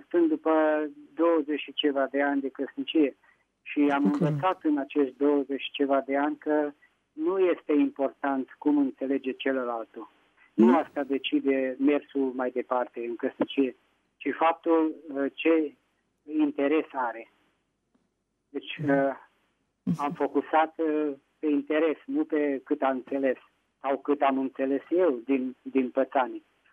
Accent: Petroșani, Hunedoara County, Romania; din Petroșani.

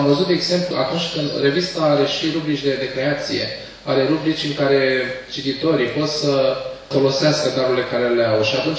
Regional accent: Peretu, Teleorman, Romania; Eu sunt din Peretul Telorman, nu sunt din București.

